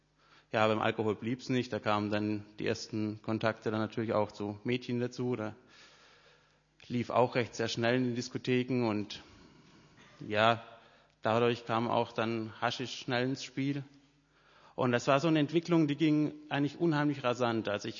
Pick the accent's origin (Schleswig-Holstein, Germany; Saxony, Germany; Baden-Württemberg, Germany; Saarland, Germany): Baden-Württemberg, Germany; Mühlacker; also born or lived in Stuttgart / Pforzheim; Ich bin geboren in Stuttgart, also ich komme gar nicht so weit weg von hier. Ich bin aufgewachsen in Mühlacker und habe dann so in Pforzheim meine Jugend verbracht.